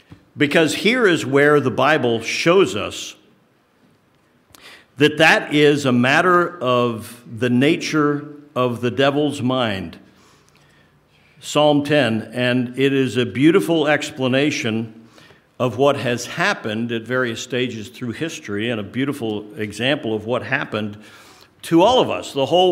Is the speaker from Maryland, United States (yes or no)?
yes; Maryland, United States; because I grew up near Fort Detrick, Maryland